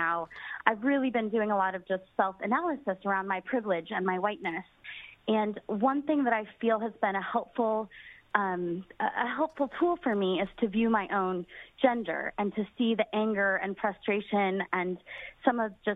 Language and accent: English; Midwest, United States; now in New York, United States; I am a white woman. I grew up in the Midwest, and since living in New York